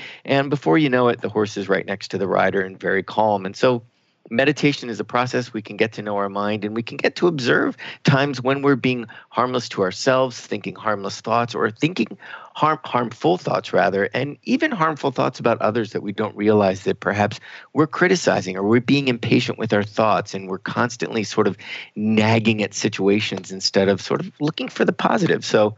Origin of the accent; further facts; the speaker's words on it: Virginia, United States; I know I grew up near Chincoteague Island